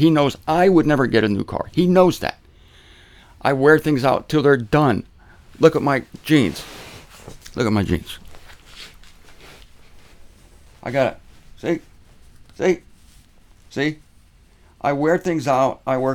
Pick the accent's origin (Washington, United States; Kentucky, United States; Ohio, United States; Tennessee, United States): Ohio, United States; Canton; because I was raised in that in Canton, Ohio for 20 years.